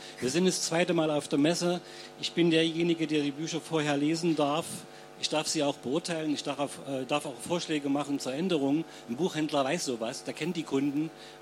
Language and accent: German; Thuringia, Germany; Da irrt der Herr oder die Dame, wir kommen nicht aus dem Osten. Thüringen liegt in der Mitte dieser Republik.